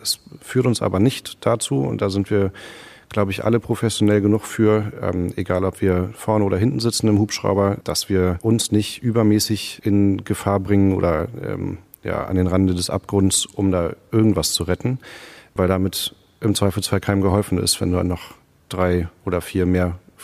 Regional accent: Hamburg, Germany; Ich bin in Hamburg aufgewachsen, von daher mag ich plattes Land mit Wasser in der Nähe.

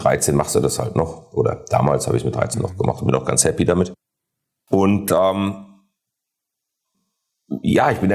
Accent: Essen, North Rhine-Westphalia, Germany; Ich bin auf dem Campingplatz groß geworden. Vielleicht das ist noch ganz interessant. Ich bin halt ein Essener Junge. Ich bin in Essen geboren, aufgewachsen

